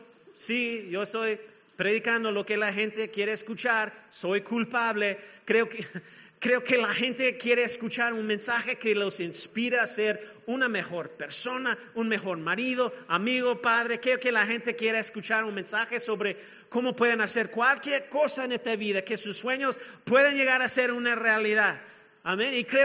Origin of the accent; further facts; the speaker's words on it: Mexico; Los gringos, bueno, soy mexicano